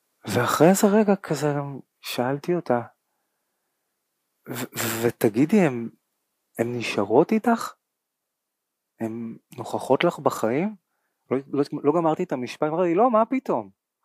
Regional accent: Holon, Tel Aviv District, Israel; מחולון, זאת אומרת, יש לי את הקטע הזה

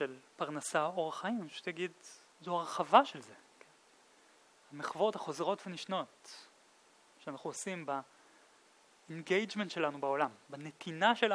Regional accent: Krayot, Haifa District, Israel; סתם, אני בכלל מהקריות במקום. אז אני מכיר גם את הקריות.

